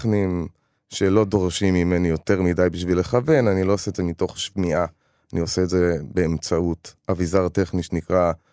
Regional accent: Tel Aviv, Tel Aviv District, Israel; גדלתי בתל אביב, אז גדלתי, הסתובבתי עם מקומות שמוזיקאים מסתובבים בהם.

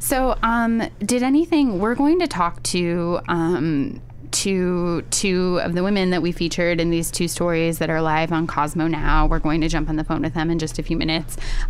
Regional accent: Ohio, United States; My home state.

